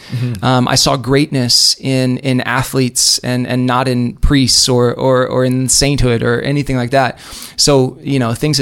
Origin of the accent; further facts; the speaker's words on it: Bloomington, United States; And we grew up here playing in Travel Soccer League in Bloomington, and it was great.